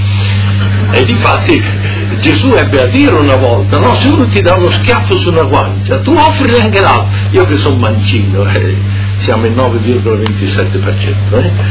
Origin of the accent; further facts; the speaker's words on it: Bologna, Emilia-Romagna, Italy; Io vengo da Bologna, come sentite, sono nato fuori, ma mia mamma era bolognese, la lingua materna, mia mamma era di San Lazzaro, diciamo.